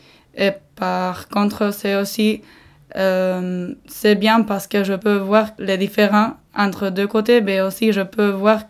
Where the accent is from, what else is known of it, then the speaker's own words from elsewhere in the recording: Nouvelle-Aquitaine, France; French is a second language; j'habite en Daï depuis 17 ans. Maintenant j'ai 20 ans et je suis née à Lchaka, qui est un village à 10 km d'en Daï. Alors je peux dire que j'ai étudié en basque à Andai, à Irún, à Berja et à Bilbao.